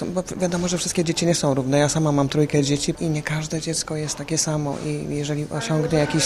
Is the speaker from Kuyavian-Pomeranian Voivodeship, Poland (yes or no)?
yes; Brodnica, Kuyavian-Pomeranian Voivodeship, Poland; pochodzę z Brodnicy, pracowałam kiedyś w szkole wiejskiej